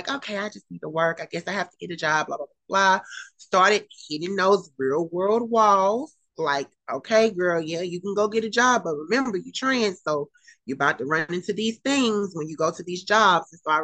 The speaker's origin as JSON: {"language": "English", "town": "Alexandria", "region": "Louisiana", "country": "United States", "said": "I started going to LSU Alexandria, which I'm from Alexandria, Louisiana, originally."}